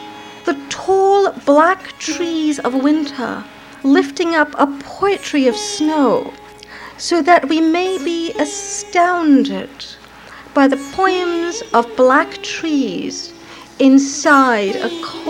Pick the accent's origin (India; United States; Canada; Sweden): India; born or raised there; also born or lived in North Africa